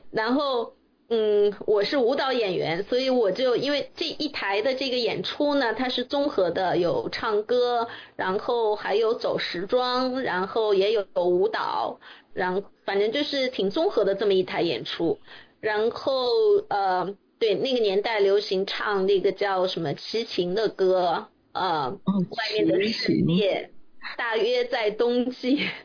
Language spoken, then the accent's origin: Chinese; Suzhou, Jiangsu, China; born there; 因为我出生在苏州